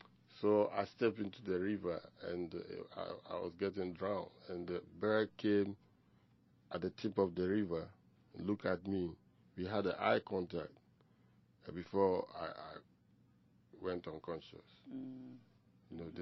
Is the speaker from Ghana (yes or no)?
yes; Kumasi, Ashanti, Ghana; also born or lived in Accra; I was born and raised in Kumasi, and at some point in time, you want to get out to somewhere.